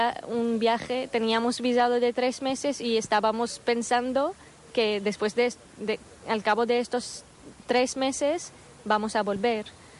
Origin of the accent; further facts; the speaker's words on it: Damascus, Damascus Governorate, Syria; now in Barcelona, Spain; a Beirut para coger el avión porque el aeropuerto estaba cerrado en Siria, en Damasco, y tuvimos que cruzar las fronteras